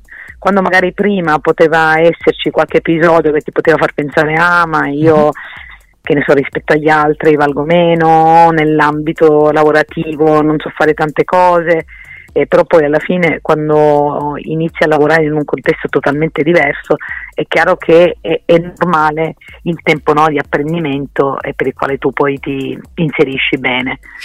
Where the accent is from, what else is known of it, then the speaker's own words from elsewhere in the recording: Sicily, Italy; sono orgogliosissima di essere siciliana, e quindi quando posso cerco di promuovere la mia terra, e porto le tradizioni della mia terra nel quotidiano